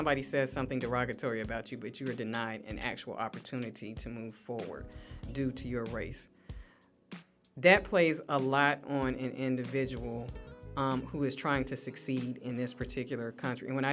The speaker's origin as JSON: {"language": "English", "town": "Birmingham", "region": "Alabama", "country": "United States", "said": "I actually, I'm from Birmingham, Alabama."}